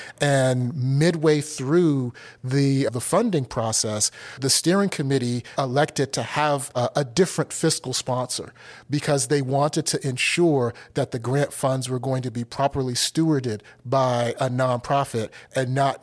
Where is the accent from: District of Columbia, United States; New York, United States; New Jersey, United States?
District of Columbia, United States; Washington; now in Asheville, United States; I grew up in Washington, D.C.